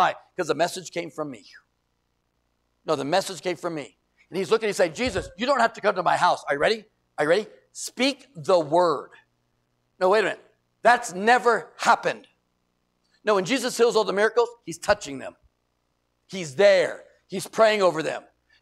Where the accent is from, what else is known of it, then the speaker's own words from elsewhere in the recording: San Diego, California, United States; I grew up in San Diego, California, and used to play racquetball.